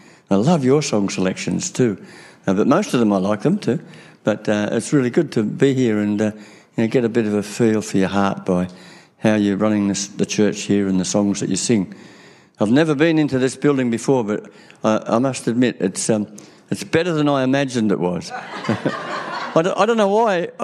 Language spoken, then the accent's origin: English; Lake Macquarie, New South Wales, Australia; I grew up on Lake Macquarie in New South Wales.